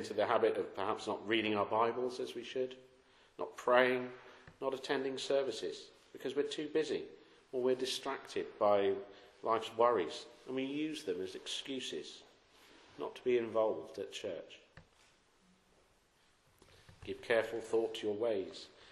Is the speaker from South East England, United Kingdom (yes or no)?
no; South West England, United Kingdom; When I was growing up in Cornwall